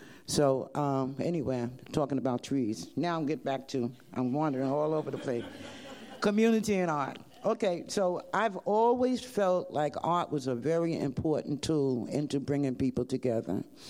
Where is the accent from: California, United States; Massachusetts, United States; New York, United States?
New York, United States; New York City; born there; I was born in Harlem and the teachers were not teaching the children in Harlem or wherever we went.